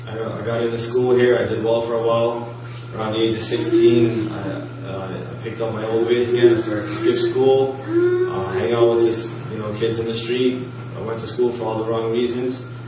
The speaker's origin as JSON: {"language": "English", "town": "New York City", "region": "New York", "country": "United States", "tie": "born or raised there", "said": "I grew up in New York City. Come from a good family, a single parent home."}